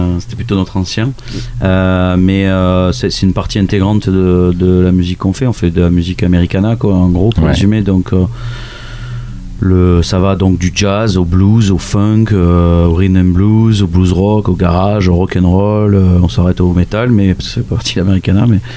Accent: Nouvelle-Aquitaine, France; accent: Landes; Ou un copain à moi, mon accent landais, ce serait assez ridicule.

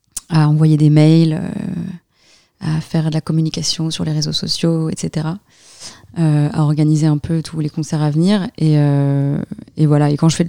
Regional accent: Belgium; born there; Non, je suis née en Belgique, en plus, donc c'est un peu honteux de ma part

